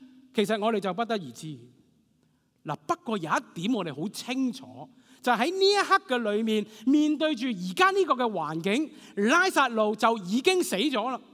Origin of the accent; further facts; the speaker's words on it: Hong Kong; 就好像今天我们香港人经常说，我都知道我妈是女人